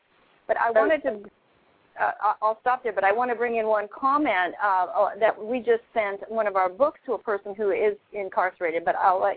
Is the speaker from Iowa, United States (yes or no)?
yes; Iowa, United States; I was brought up in Iowa. I was in a very protected world.